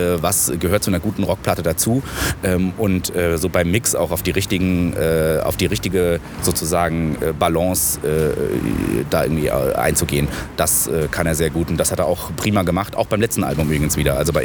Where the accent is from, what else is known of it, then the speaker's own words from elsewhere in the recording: Saarland, Germany; Also wir kommen aus dem Saarland ursprünglich.